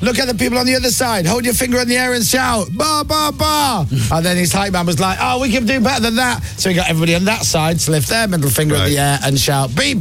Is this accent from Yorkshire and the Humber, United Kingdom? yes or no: yes; York, Yorkshire and the Humber, United Kingdom; Yeah. It's because I'm from York.